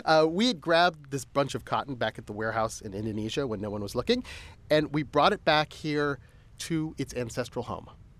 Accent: Canada; And I can say that as a Canadian.

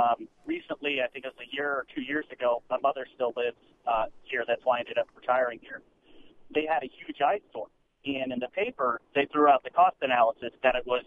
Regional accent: Los Angeles, California, United States; whereas originally, I was from California, Los Angeles. You never really saw that.

